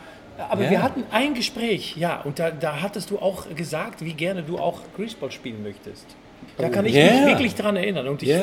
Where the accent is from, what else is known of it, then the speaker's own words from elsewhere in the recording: Netherlands; Ich bin Holländer